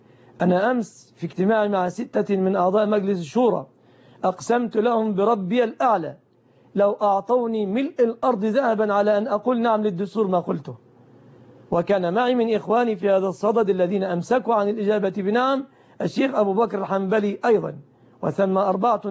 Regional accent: Egypt

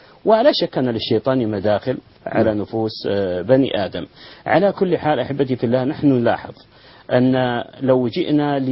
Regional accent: Saudi Arabia; نحن نجد عندنا في المملكة العربية السعودية أن البلدان المتقاربة وإن كانت قرى صغيرة يكون بينها شيء من الشحناء

